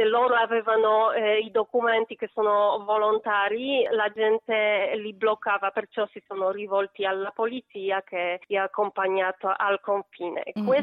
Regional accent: Poland; Italian is a second language; Sì, perché io essendo polacca riesco a metterli in contatto tutti i gruppi

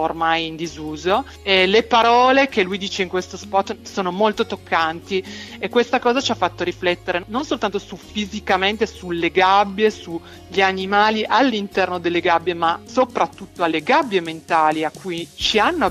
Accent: Fossano, Piedmont, Italy; Noi siamo di Fossano, che è in provincia di Cuneo, e noi siamo circondati dagli allevamenti.

